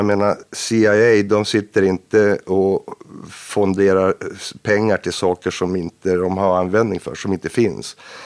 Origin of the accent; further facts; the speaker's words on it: Norrland, Sweden; Jag är ju lite grann utifrån, jag är uppe från Norrland som ni har.